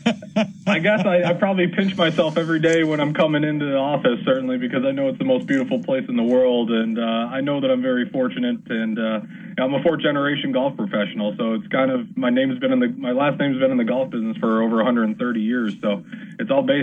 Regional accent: Chicago, Illinois, United States; You know, I'm from Chicago, so of course all those poor folks in Chicago that are sitting there with maybe 5 degree weather

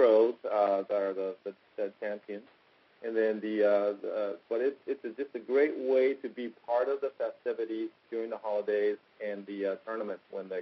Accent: Princeville, Hawaii, United States; I came from Princeville, Kauai, but it really requires a lot of people's effort.

